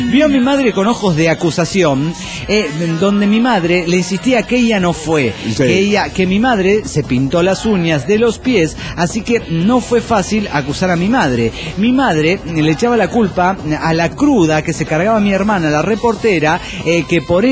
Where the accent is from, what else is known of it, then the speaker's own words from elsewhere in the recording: Zapopan, Jalisco, Mexico; de Zapopan, Jalisco, México.